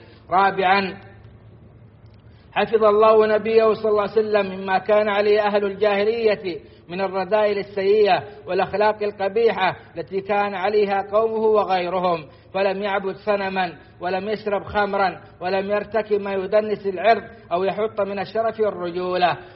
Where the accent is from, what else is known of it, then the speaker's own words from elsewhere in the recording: Saudi Arabia; وأدم على بلادنا السعودية إيمانها وأمنها واستقرارها